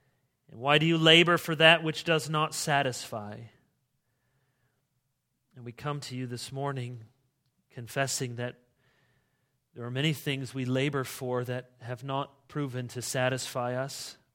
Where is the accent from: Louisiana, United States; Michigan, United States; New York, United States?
Michigan, United States; And growing up in Michigan most of the time, I knew the pain